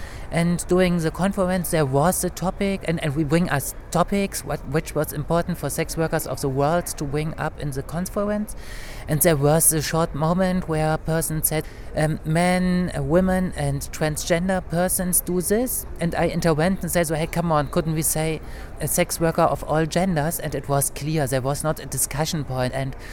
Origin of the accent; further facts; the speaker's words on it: Berlin, Germany; I am from Berlin, Germany